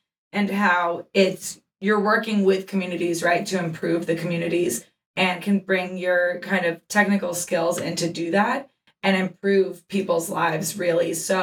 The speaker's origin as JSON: {"language": "English", "town": "Baltimore", "region": "Maryland", "country": "United States", "tie": "born or raised there", "said": "And being born and raised in Baltimore"}